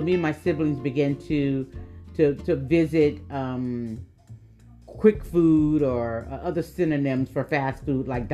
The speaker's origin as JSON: {"language": "English", "region": "the South", "country": "United States", "tie": "born or raised there", "lives_now": "West Coast, United States", "said": "I grew up in a home where we had all cooked meals. We grew up in the South and et cetera. And I have immigrant roots, but we grew up in the South and we were four kids and we always ate home cooked meals."}